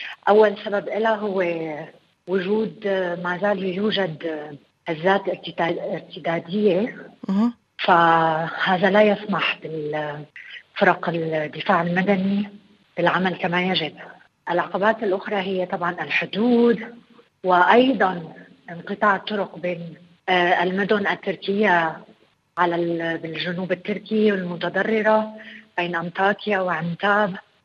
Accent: Syria; وهذا الشيء يعني نعرفه كلياتنا كسوريين.

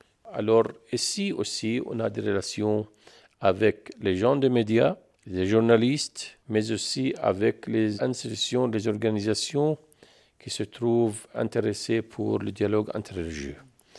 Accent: Jordan; Je suis né en Jordanie et je suis fier d'être citoyen ici. J'ai vécu une enfance dans un village au nord de la Jordanie, pas loin du lieu de naissance du prophète Élie, mais dans un village mixte entre les chrétiens et les musulmans.

